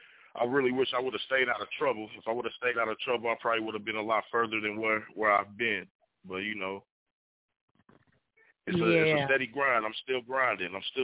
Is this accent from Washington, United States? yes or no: no; Evansville, Indiana, United States; I'm from Evansville, Indiana.